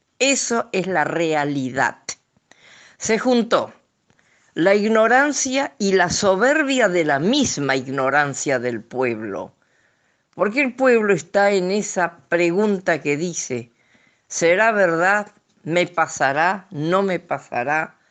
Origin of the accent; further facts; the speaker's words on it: Argentina; Somos argentinos y nos vemos en la encrucijada más dolorosa